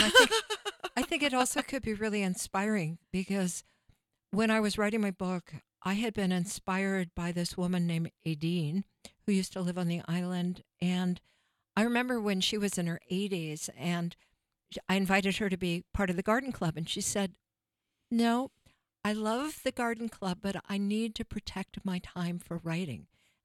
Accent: Texas, United States; our reflections on growing up in Texas.

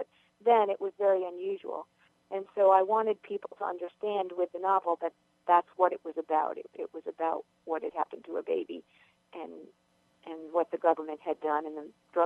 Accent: Massachusetts, United States; moved away as an adult; now in Virginia, United States; I moved from Massachusetts, where I grew up, to Virginia because I fell in love with a Virginia gentleman.

